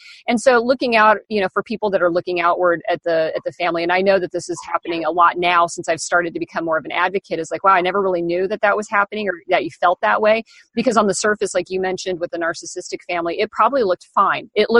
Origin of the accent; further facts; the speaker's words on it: Midwest, United States; moved away as an adult; I'm from the Midwest and I picked a job in the furthest corner of the United States and just packed up